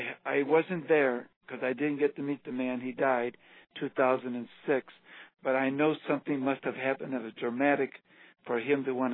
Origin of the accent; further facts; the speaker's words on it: Chicago, Illinois, United States; moved away as an adult; I was 18 when we moved away from the Northwest Side of Chicago to the Plains.